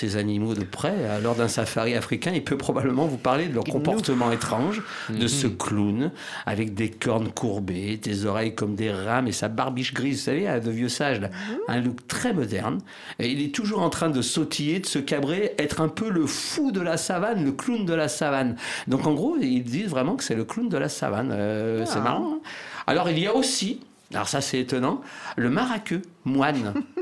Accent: France; Eh ouais, chez nous, en France.

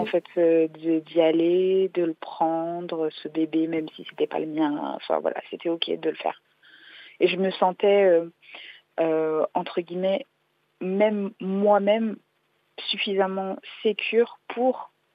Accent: France; born there; je suis née ici en France, je suis l'aînée d'une fratrie.

